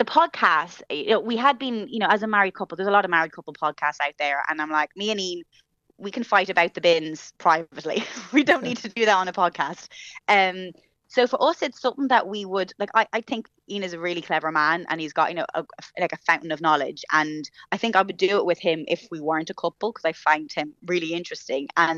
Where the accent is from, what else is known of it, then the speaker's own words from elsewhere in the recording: Ireland; moved away as an adult; now in London, United Kingdom; I moved away from Ireland, like kind of was very naive, like just moved over by myself for a year to make it in London.